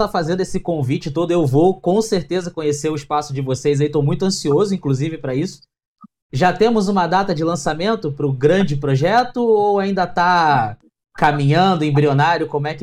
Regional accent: Rio de Janeiro, Brazil; Não, eu sou carioca, sou daqui do Rio de Janeiro.

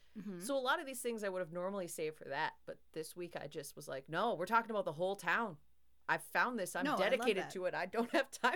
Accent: Minnesota, United States; I just know hours because I'm Minnesotan.

